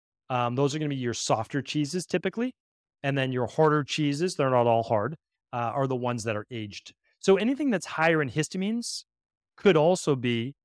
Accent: New England, United States; I know for myself, growing up in New England, in the fall and late spring, my allergies to mold were awful.

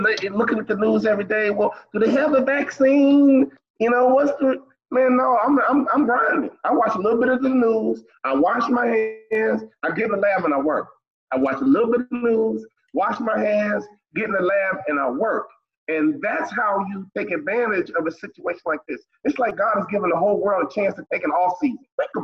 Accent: Chicago, Illinois, United States; growing up, you're from New York, I'm from Chicago.

